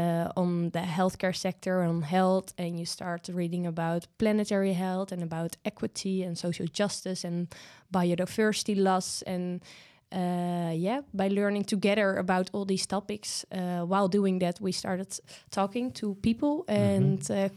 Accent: Deventer, Overijssel, Netherlands; English is a second language; Well, I lived in Deventer, so there are not really mountains over there.

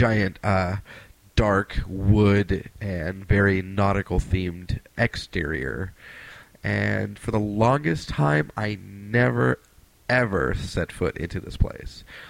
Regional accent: El Monte, California, United States; And I grew up in El Monte when I was a kid, and Rosemead was one of the next cities over.

